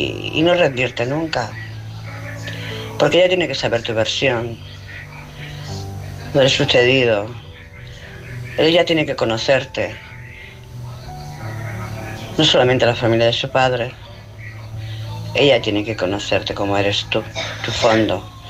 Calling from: Barcelona, Catalonia, Spain; de Barcelona.

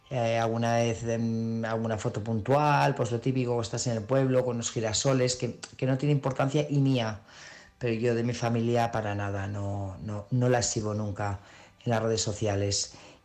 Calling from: Burgos, Castile and León, Spain; corresponsal de Burgos.

